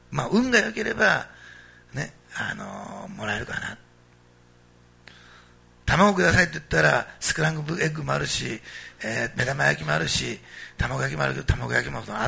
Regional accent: Osaka, Japan; born there; すいませんね、食べ物の話になると乗ってくるんですよね、大阪生まれだから、ね。

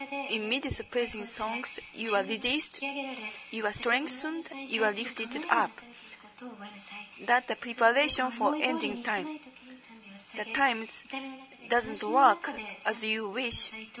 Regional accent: Japan; English is a second language; Then when we arrived at Phnom Penh, and everybody called me when they found we are from Japan, tsunami, and I remember that.

